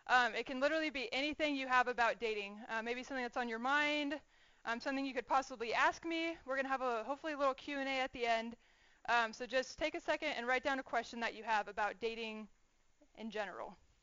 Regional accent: California, United States; You can kind of see the pictures, but I grew up in California. I played basketball my whole life.

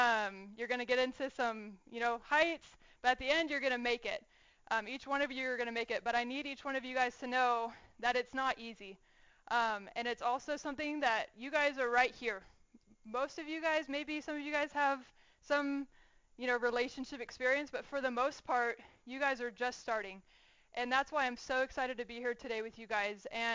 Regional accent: California, United States; You can kind of see the pictures, but I grew up in California. I played basketball my whole life.

